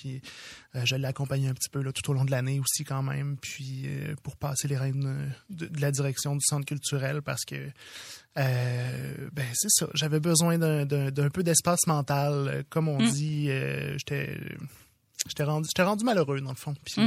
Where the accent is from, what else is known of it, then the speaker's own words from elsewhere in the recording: Quebec City, Quebec, Canada; moi je viens de Québec là, j'étais au Cégep Garneau à Québec